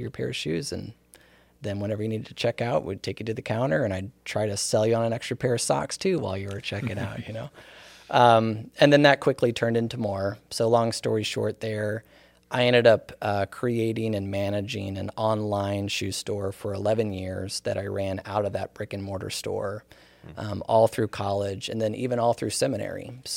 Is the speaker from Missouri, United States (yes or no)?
yes; Perryville, Missouri, United States; And my hometown's Perryville, Missouri.